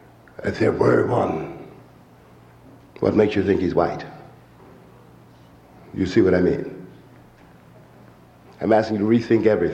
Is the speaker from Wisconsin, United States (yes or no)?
no; New York, United States; born there; That is to say, I was born in New York, right, which is not Alabama.